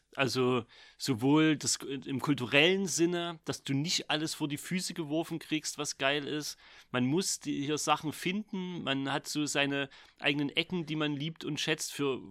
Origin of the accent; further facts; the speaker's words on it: Weimar, Thuringia, Germany; also born or lived in Vogtland / Saxony; Ich bin ja auch nicht ursprünglich von hier. Ich komme aus dem Vogtland. Ich habe meine Jugend in Weimar verbracht. Und bin dann wieder zurück nach Sachsen, bin es auch mittlerweile schon mindestens 12 Jahre, was, seit 2006?